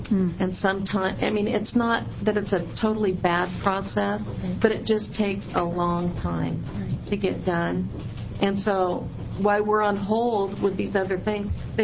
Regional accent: Oregon, United States; I'm the former mayor of Myrtle Point, and I'm from Coos County.

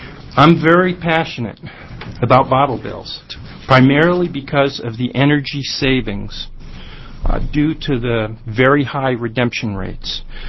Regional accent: Portland, Oregon, United States; I hail from Portland. I'm actually a constituent of Senator Avakian's.

